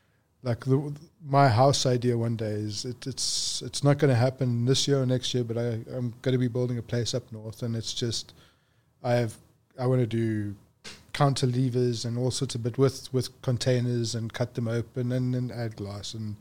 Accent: South Africa; moved away; As a man growing up in South Africa, we are taught that you're a provider and that's the end of it.

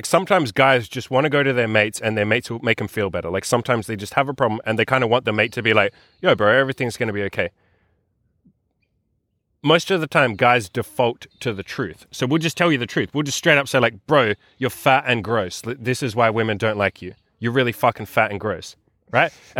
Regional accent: Germany; For context, we are from Germany.

